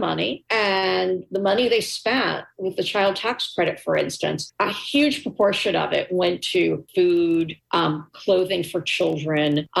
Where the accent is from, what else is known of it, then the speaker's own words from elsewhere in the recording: New York City, New York, United States; I was a little girl growing up in New York City